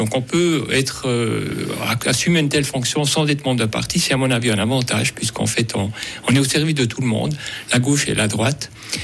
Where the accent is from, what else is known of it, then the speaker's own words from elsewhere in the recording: Bern, Switzerland; je me suis positionné aussi en tant que jurassien bernois qui connaît la région.